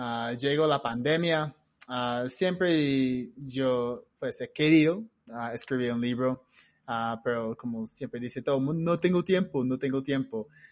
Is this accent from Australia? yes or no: yes; Australia; Spanish is a second language; now in Colombia; yo soy costeño, pero costeño de Australia. En Australia somos costeños porque todo el mundo vive en la costa.